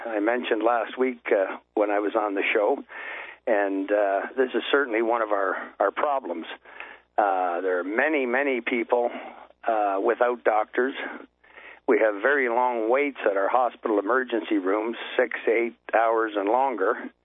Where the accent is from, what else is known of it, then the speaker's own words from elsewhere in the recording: Canada; also born or lived in United States; I'm a Canadian citizen, but spent a lot of my life in the United States. I went to the University of Miami in Florida